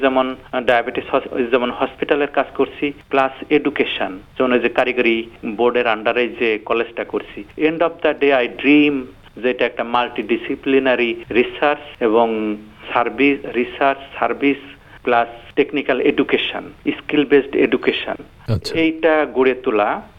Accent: Bangladesh; now in Australia; আমি তো শুধু বাংলাদেশি না, আমি তো একজন অস্ট্রেলিয়ানও, কাজে আমার সেটাকেও আমাকে দেখতে হবে।

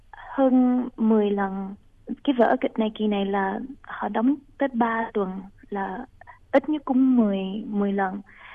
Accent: Australia; Em sống ở nước Úc, em ba mẹ em sanh em ở nước Úc, em lớn lên ở đây, em là người Úc.

